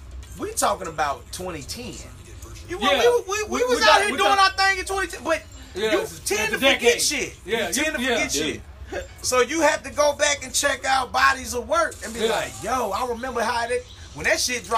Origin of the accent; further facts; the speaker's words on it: the South, United States; I'm from the South.